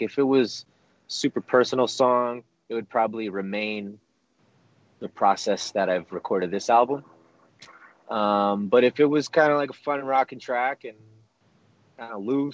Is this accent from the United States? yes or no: no; Philippines; I'm Filipino